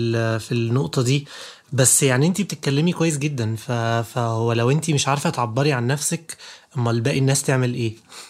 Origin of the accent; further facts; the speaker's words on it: Egypt; عندنا في مصر مثلا